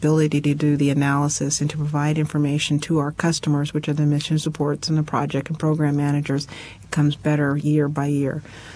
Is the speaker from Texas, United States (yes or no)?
no; Alaska, United States; the best part of my job is to be able to go back to my home state, Alaska, go into the rural elementary schools in Bethel, Alaska